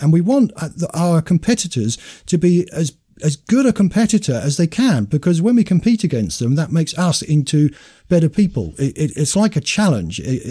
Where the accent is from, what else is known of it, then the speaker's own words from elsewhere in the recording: United Kingdom; We should be saying, we're white people, we're British, we rise to the challenge, we can beat this